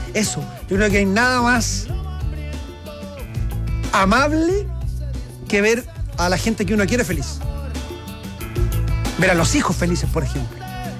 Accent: Paine, Santiago Metropolitan, Chile; Mire, yo soy de allá, de Paine.

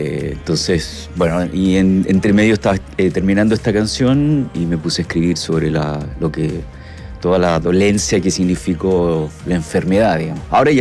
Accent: Chile; Soy chileno ahí.

